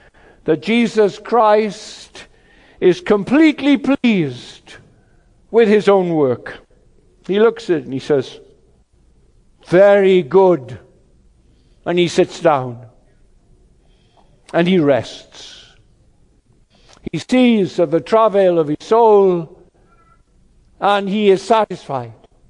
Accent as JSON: {"language": "English", "region": "Wales", "country": "United Kingdom", "said": "What have I come from Wales here to ask you to do?"}